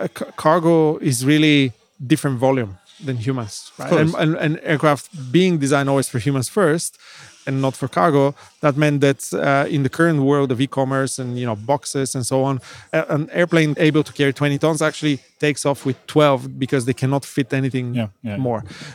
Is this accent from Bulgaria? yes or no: yes; Bulgaria; English is a second language; growing up in Bulgaria, we always had this chip on the shoulder that we're on the periphery of Europe